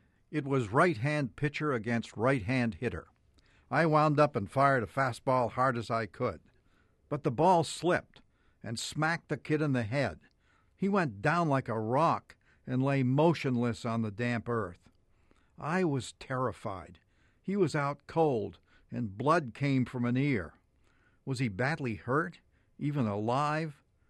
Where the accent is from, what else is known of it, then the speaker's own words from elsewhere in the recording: Woodstock, Vermont, United States; had a baseball team that sometimes came the 10 miles south to my hometown of Woodstock to play a team I belonged to, on the diamond at Vail Field. It was the early 50s, and I was about 12 years old.